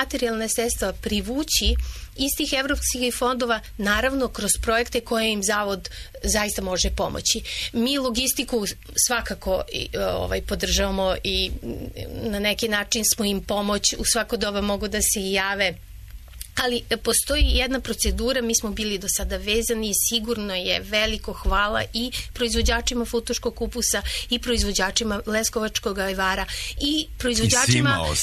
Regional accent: Serbia; Kod nas u Srbiji imate situaciju da mi imamo, znači zahvaljujući Turskoj vladavini, ali imamo neki uticaj turske kuhinje kod nas.

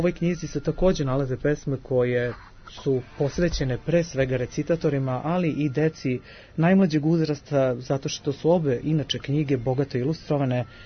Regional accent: Lazarevac, Belgrade, Serbia; To je Lazarevac, inače moj rodni grad

